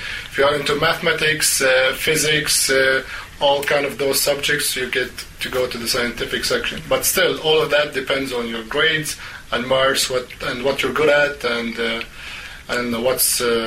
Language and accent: English; Bethlehem, West Bank, Palestine; Okay, well, I'm from Bethlehem, Palestine, and Palestine as a country is a unique place because it has four geographical regions